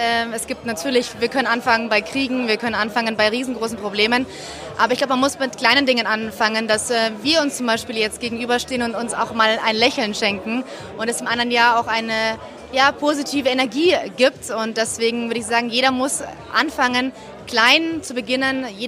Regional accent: Garmisch-Partenkirchen, Bavaria, Germany; Ich bin in Garmisch aufgewachsen.

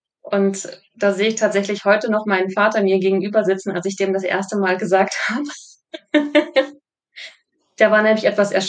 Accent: North Rhine-Westphalia, Germany; ich komme her, so ganz ursprünglich, aus einer Kleinstadt am Niederrhein, direkt von der holländischen Grenze. Da bin ich in so einer klassisch behüteten Familie aufgewachsen.

